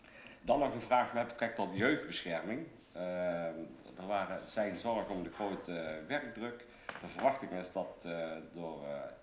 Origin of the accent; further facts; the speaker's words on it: Helmond, North Brabant, Netherlands; now in Asten, Netherlands; ik kom van origine uit Helmond.